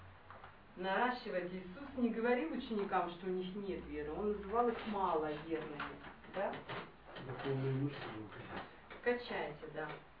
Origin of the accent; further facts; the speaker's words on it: Dnipro, Dnipropetrovsk Oblast, Ukraine; Я простая … из Днепропетровска.